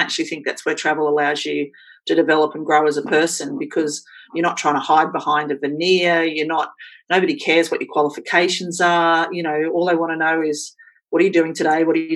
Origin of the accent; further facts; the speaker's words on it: Queensland, Australia; born there; I was born in Queensland.